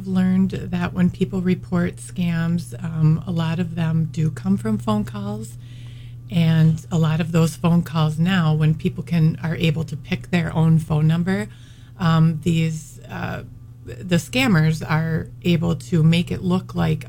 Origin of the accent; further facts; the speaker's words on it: Brainerd, Minnesota, United States; So, yes, I grew up in Brainerd and graduated from high school in Brainerd.